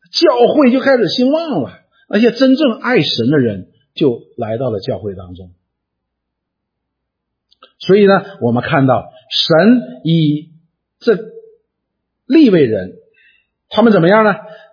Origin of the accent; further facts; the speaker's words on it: China; 这就是我们中国人所说的除恶务尽